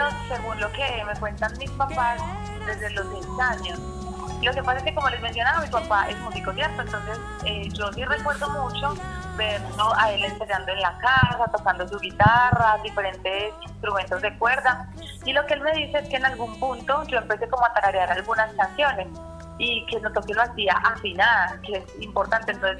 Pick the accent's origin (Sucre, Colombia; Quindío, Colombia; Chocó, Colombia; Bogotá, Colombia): Quindío, Colombia; Todos somos de acá del Quindío